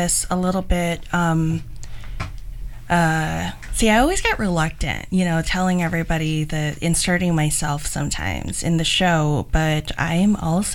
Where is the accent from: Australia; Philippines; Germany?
Philippines; not only that I'm a woman of color, but I'm Filipino. And I write about things, whether or not they're exactly, Filipino, like directly, I think the style of how I write is Filipino.